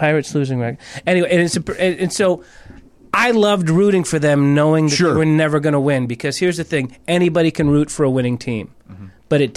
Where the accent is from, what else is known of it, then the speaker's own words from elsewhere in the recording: Montana, United States; So when I was a kid, I was raised in Montana, right?